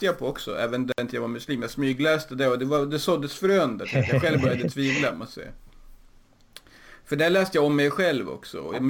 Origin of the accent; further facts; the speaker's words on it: Sweden; Och jag som svensk, jag var ovan vid den typen av tänkande.